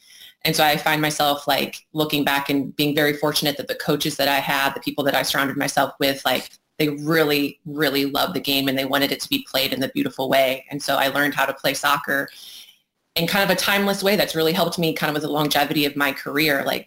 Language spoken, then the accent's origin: English; St. Louis, Missouri, United States; Oh, man. I mean, I really, really love St. Louis. Obviously, it's like my formative years were spent there.